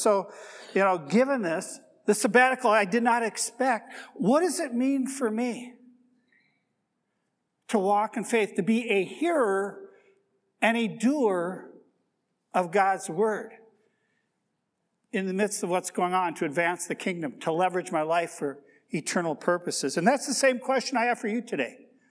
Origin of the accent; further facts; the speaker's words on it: Minnesota, United States; My mother, my father, growing up in Minnesota in the 60s and the 70s, it really was idyllic in a sense.